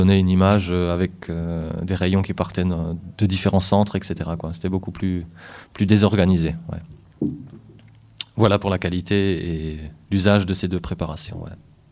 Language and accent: French; Grand Est, France; Je veux dire, chez nous, en Alsace, on a une zone en plaine qui s'appelle la Hart.